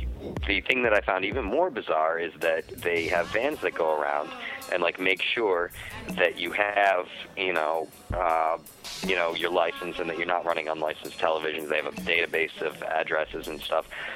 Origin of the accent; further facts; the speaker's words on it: United States; actually, I don't have one. I'm from the United States.